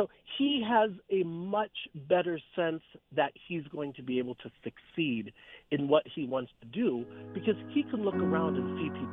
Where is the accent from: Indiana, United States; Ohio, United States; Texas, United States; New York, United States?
Ohio, United States; Canton; My hometown, if people are familiar with northeastern Ohio, my hometown, Canton, is 45 minutes away from us